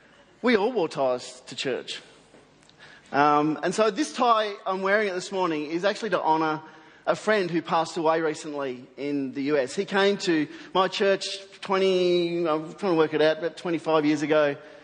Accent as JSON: {"language": "English", "town": "Melbourne", "region": "Victoria", "country": "Australia", "said": "I'm from Melbourne, Australia"}